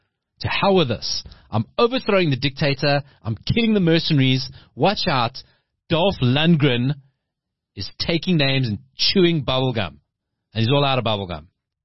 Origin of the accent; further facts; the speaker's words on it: South Africa; In the movie, like as a South African, all our armed forces vehicles are there.